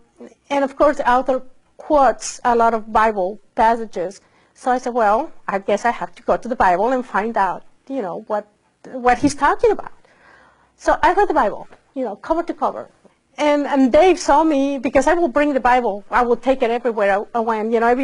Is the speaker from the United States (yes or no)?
no; Mexico; I am from Mexico. I was born, raised, educated in Mexico. I'm a registered nurse. I grew up in a very sacramental-oriented environment, Catholic